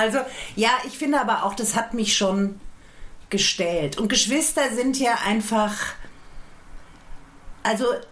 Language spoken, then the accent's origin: German; Frankfurt, Hesse, Germany; Nein, ich bin nicht auf dem Berg aufgewachsen. Ich bin in Frankfurt aufgewachsen.